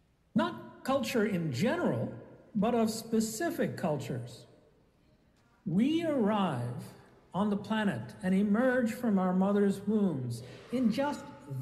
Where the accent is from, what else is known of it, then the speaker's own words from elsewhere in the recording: Thiruvananthapuram, Kerala, India; born there; first language Malayalam; English is a second language; I was born in the city of Trivandrum in the South Indian state of Kerala. My mother tongue is Malayalam.